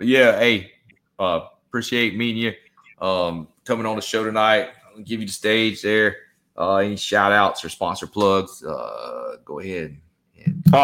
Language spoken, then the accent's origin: English; Georgia, United States; I'm from Georgia. I'm from Southeast Georgia. I grew up there fishing inshore coastal fishery there and out of St. Simons Island.